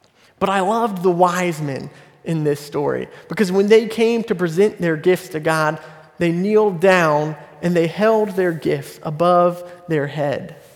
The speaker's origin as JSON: {"language": "English", "town": "Lawrenceville", "country": "United States", "tie": "born or raised there", "said": "I was reminded of a youth counselor from back in my hometown in Lawrenceville."}